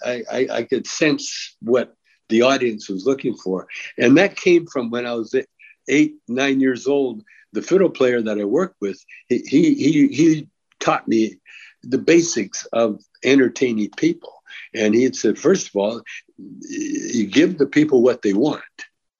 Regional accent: Calgary, Alberta, Canada; also born or lived in Edmonton; now in Vancouver, Canada; I was born in Edmonton and raised in Calgary.

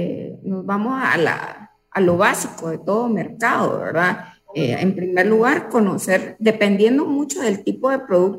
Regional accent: Tegucigalpa, Francisco Morazán, Honduras; Sí, soy hondureña.

